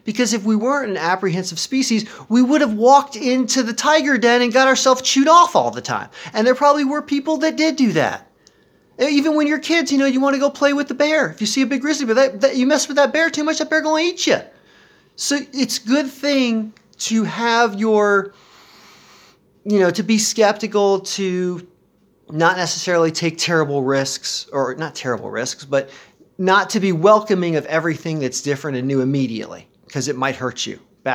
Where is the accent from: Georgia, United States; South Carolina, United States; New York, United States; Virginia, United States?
Virginia, United States; Because I grew up in Northern Virginia with every other ethnicity around me.